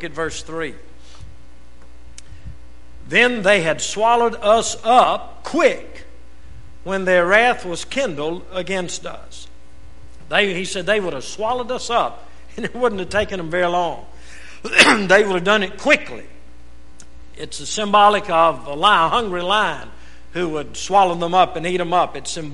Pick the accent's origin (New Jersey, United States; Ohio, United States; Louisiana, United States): Louisiana, United States; now in Texas, United States; And I'm barely a Texan by 4 months. If it's to my advantage, I claim it. If not, I say I was raised in North Louisiana.